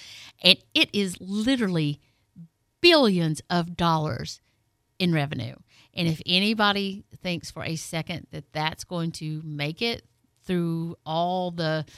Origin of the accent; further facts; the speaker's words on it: Tennessee, United States; some of the outreaches and floodings go up to my hometown in East Tennessee.